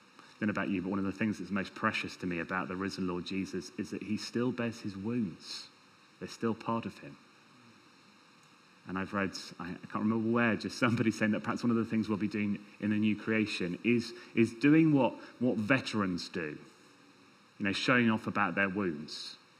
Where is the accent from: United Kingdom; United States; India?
United Kingdom; I'm British and I don't like that.